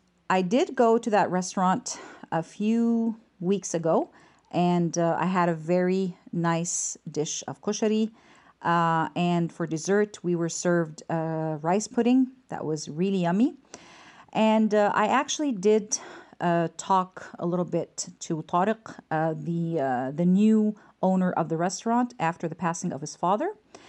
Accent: Egypt; now in Montreal, Canada; This is my second vacation since I came to Montreal in 2017. Egypt is my home country, and that's why I do visit every once in a while.

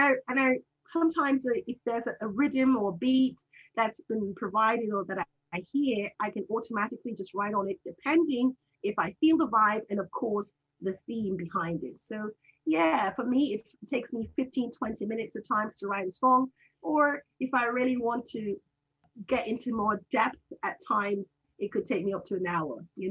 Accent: Canada; also born or lived in Jamaica / Spain; Actually, this is my real name. I am Jamaican born Canadian, part raised in Canada, spent some time in Spain, almost 7 years.

